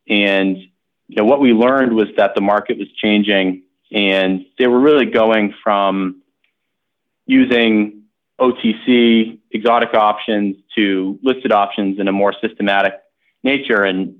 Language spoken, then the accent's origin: English; Boston, Massachusetts, United States; And for some background on myself, I grew up around Boston and, you know, when I was a kid, was really drawn naturally to skiing, ski jumping, and started doing a lot of competitions.